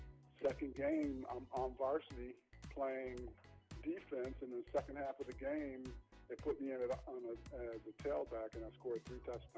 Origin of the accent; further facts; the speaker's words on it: Michigan, United States; I grew up in Michigan, and that was the team I followed, so.